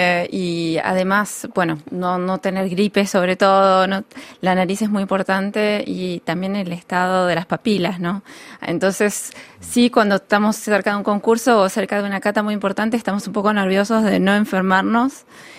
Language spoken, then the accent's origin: Spanish; Argentina; Partiendo de un país como Argentina